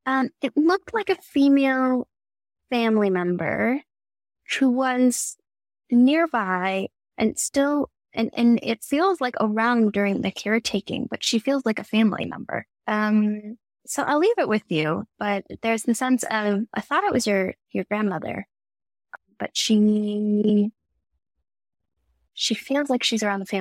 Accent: Houston, Texas, United States; I grew up in Houston, Texas, and she reminds me of that.

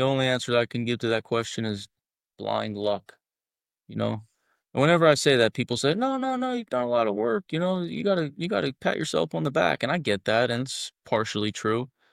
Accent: Philadelphia, Pennsylvania, United States; I come from Philly, and I wouldn't say that I had a, you know, a hard upbringing

